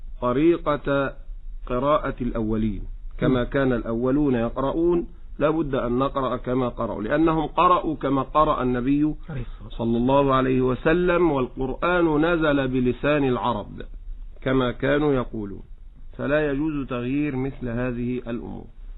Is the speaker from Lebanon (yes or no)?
no; Egypt; accent: Egyptian; هذه مشكلة كبيرة عندنا في لهجتنا المصرية